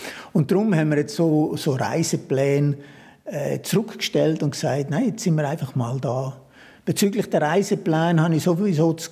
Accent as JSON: {"language": "German", "region": "Obwalden", "country": "Switzerland", "said": "Lucia und ich sind aus dem Kanton Obwalden."}